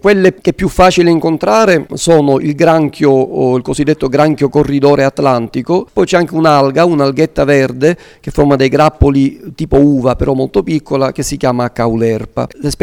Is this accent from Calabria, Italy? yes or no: no; Palermo, Sicily, Italy; sin da ragazzino mi piaceva andare a mare a Palermo. Io sono di Palermo